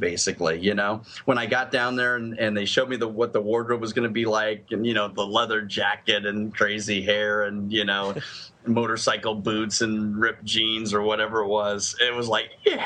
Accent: Hayward, California, United States; also born or lived in Minneapolis; took a lot of kids' classes where I grew up in Hayward, California. And then I ended up going to a performing arts high school in Minneapolis

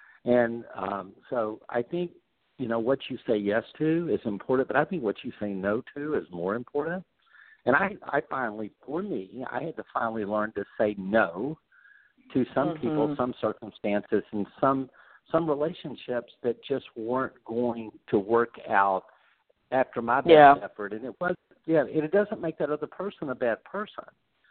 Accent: Louisiana, United States; You know, growing up in Louisiana, you know, when someone dies in New Orleans, we have a parade.

